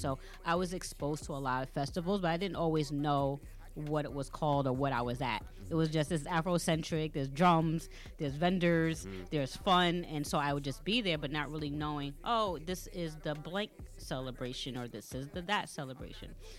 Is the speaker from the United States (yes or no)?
yes; Hudson, United States; We're both from Hudson. to an extent. We both moved to Hudson when we were very young and grew up there.